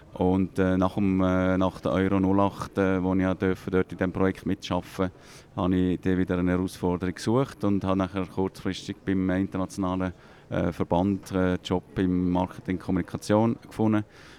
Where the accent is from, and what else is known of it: Switzerland